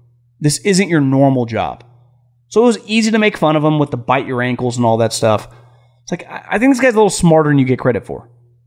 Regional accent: Lincoln, California, United States; I'm from NorCal, myself in Lincoln, California.

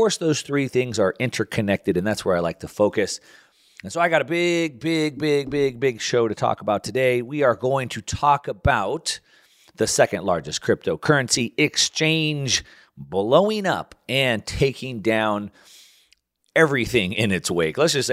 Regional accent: United States; I believe, as an American, everything is free.

